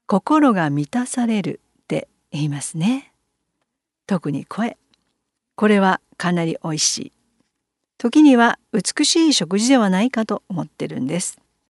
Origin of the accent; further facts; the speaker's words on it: Nagoya, Aichi, Japan; 子供の頃は名古屋に住んでいましたが、そんなにまだ飲食店も今ほどはなかったから